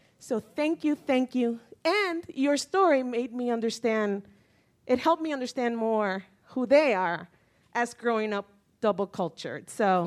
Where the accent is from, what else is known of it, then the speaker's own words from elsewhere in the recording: Puerto Rico; moved away as an adult; now in United States; I came to United States. I'm from Puerto Rico, too.